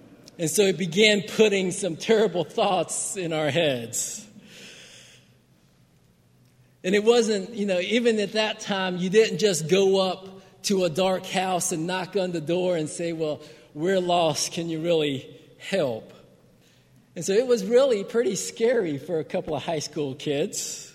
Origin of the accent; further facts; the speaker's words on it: Sanford, North Carolina, United States; I grew up in Sanford, North Carolina, so some of you may be familiar with that area.